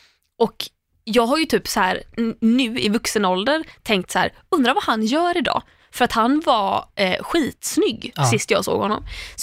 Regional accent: Landvetter, Västra Götaland County, Sweden; Alltså jag kommer ändå från Landvetter.

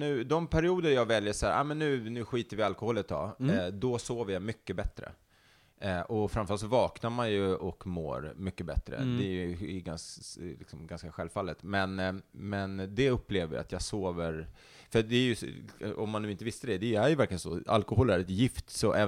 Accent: Stockholm, Stockholm County, Sweden; Jag är uppvuxen inte så långt härifrån där vi sitter och spelar in det här, i Högdalen. Jag växte upp i Liseberg, Älvsjö, trakten. Så det är väldigt nära. Och så var min första lägenhet var på Skebbo Kvarnsvägen här när jag var 18 i Högdalen.

